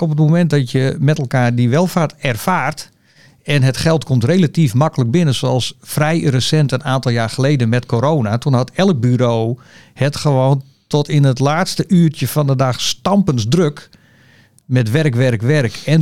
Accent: Sneek, Friesland, Netherlands; also born or lived in Drachten; Opgegroeid in het mooie Sneek.

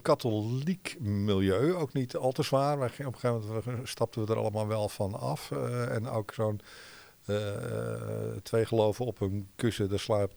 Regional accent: Muiden, North Holland, Netherlands; born there; Ik kom hier ook vandaan. Ik ben in Muiden geboren.

